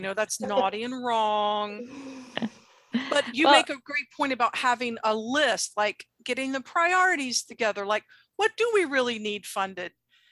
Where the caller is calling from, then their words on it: Atlanta, Georgia, United States; So we're calling today from the Metro Atlanta area, and included in that expanding area full of cars and trees and mosquitoes and everything is Six Flags over Georgia, right?